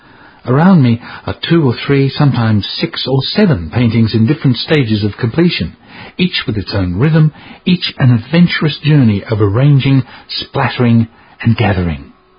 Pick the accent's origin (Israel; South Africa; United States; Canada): Israel; now in Australia; Growing up in Israel, one's dreams were confined to a quarter acre. In Australia, 5 acres does not a farm make, but in my vocabulary, it's an estate.